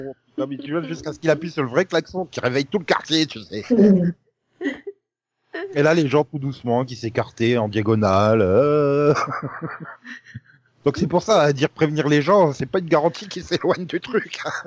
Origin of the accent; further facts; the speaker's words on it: France; Je suis français.